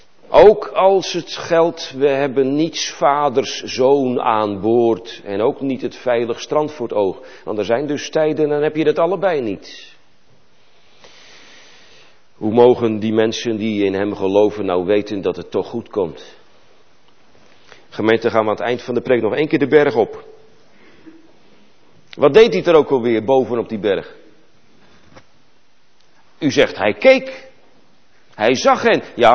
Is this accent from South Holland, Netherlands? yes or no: no; Urk, Flevoland, Netherlands; mijn geboortedorp, ik kom van Urk af, weet u misschien wel, een vissersdorp